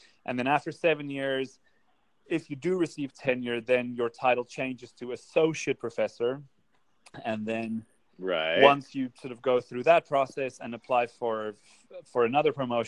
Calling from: Amherst, Massachusetts, United States; I am calling from Western Massachusetts, Amherst.

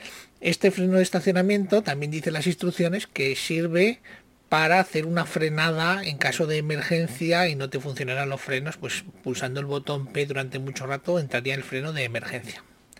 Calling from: Zaragoza, Aragon, Spain; de Zaragoza.

